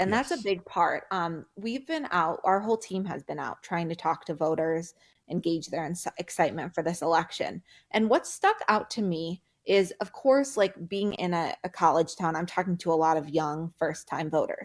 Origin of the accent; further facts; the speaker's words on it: Madison, Wisconsin, United States; Yeah. I'm from Madison.